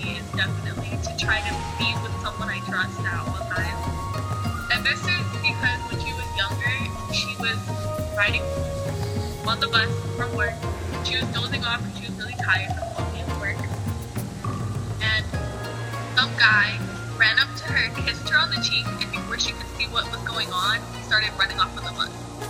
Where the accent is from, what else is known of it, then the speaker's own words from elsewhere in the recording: Alhambra, California, United States; born there; I was born in Alhambra, California, at Garfield Hospital.